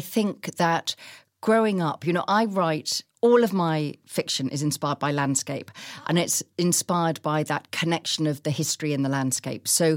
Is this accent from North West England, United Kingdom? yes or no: no; Chichester, South East England, United Kingdom; You know, I live in my hometown of Chichester.